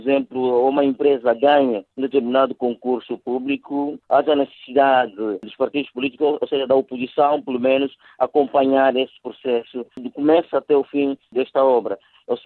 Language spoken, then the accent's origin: Portuguese; Angola; nós enquanto angolanos e consumidores